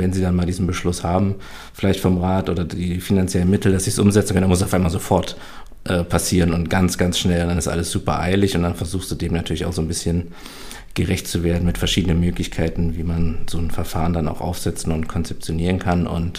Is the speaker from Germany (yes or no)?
yes; Freiberg, Saxony, Germany; ich komme ja gebürtig aus Sachsen. Ich habe also meine Kindheit, Jugend viel in Sachsen auch verbracht, ganz viele Verwandte. Meine Oma wohnen alle noch in Sachsen. Ich bin in Freiberg geboren, auch eine Universitätsstadt.